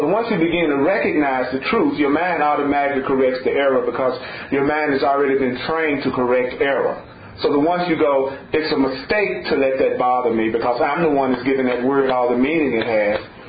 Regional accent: the South, United States; When I was growing up in the South as a young boy

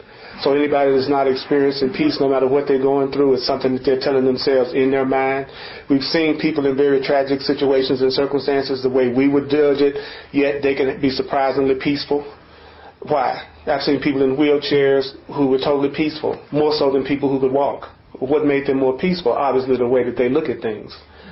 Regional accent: United States; born there; Look, things don't go right for me because I was born black in America

